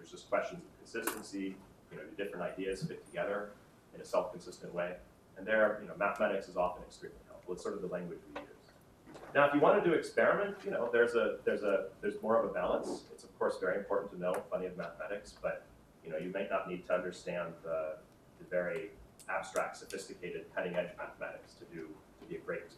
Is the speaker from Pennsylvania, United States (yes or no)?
no; Oregon City, Oregon, United States; also born or lived in Boston / California; So I grew up in Oregon City, Oregon, so on the West Coast, and then I lived for 8 years in Boston, and then we lived 3 years in California, and then we came up here.